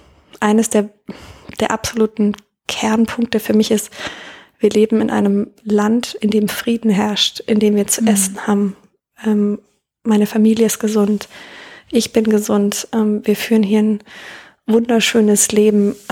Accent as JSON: {"language": "German", "region": "Baden-Württemberg", "country": "Germany", "tie": "born or raised there", "said": "ich bin eigentlich aus einem kleinen Dorf im Schwabenland bin da geprägt von absolut dörflicher Kultur. Und bin da in so einem 2000-Seelendorf aufgewachsen in der Nähe von Ehingen und habe da so eine ganz idyllische Landkindheit hinter mich gebracht."}